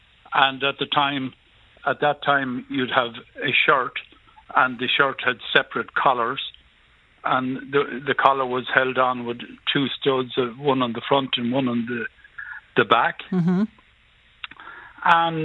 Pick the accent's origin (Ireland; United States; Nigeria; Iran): Ireland; Leinster; Oh, Dublin, yeah. But I'm originally from Westmeath.